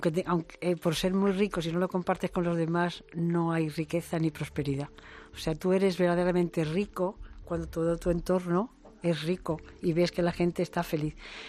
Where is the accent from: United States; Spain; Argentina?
Spain; no somos capaces los españoles de hacernos la idea de cuál es, de que son destinos nuestros cercanos